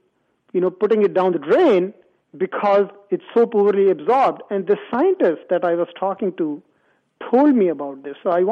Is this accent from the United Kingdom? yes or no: no; India; I grew up in India, and my mother always used turmeric in cooking.